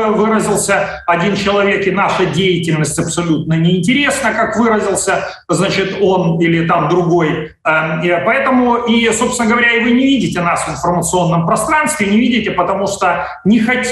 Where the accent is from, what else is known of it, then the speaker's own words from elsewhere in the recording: Belarus; я не украинец, я белорус